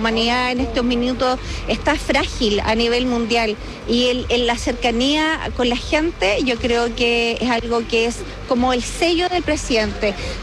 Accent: Chile; como ciudadana chilena y también como palestina

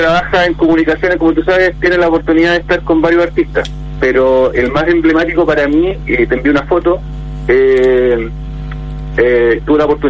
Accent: Penco, Biobío, Chile; Tú sabes que soy de Penco.

